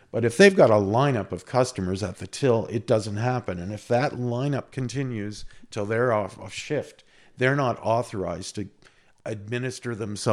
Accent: Toronto, Ontario, Canada; I grew up in Toronto

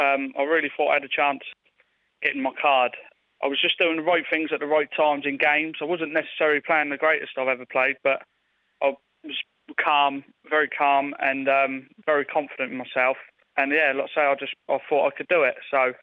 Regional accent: Portsmouth, South East England, United Kingdom; I was originally from Buckland, now live in Hilsey.

